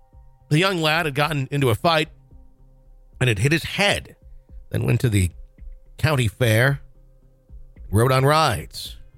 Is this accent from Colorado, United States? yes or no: yes; Colorado, United States; moved away; I made the difficult decision to move back to my hometown in Colorado to pursue legal challenges regarding the tragedy.